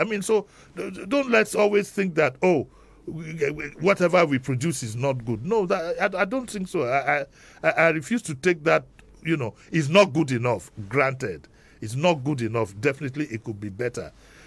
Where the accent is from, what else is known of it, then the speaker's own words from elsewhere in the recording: Nigeria; You need to be open-minded as a Nigerian, in all honesty.